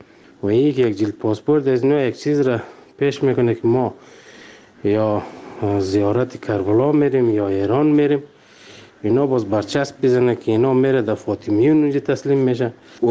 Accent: Afghanistan; ما شهروند افغانستانیم

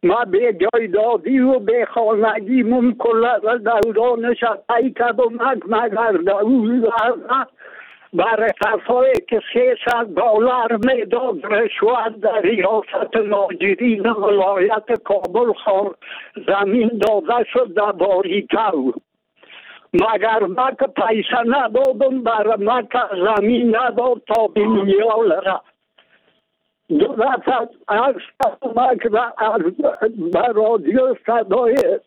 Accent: Afghanistan; also born or lived in Pakistan; در سال 81 از پاکستان آمدم به وطن عودت کدم،

